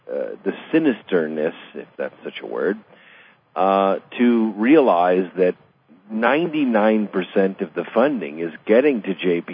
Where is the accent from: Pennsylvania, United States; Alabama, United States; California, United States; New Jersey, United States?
California, United States; Pasadena; when I grew up in Pasadena, and it's a busy place.